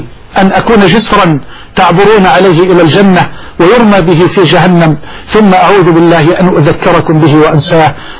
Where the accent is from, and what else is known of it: Egypt